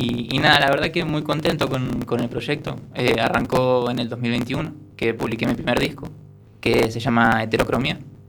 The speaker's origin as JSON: {"language": "Spanish", "country": "Argentina", "said": "tengo 24, como decías antes, soy de Argentina, compatriota de Fede"}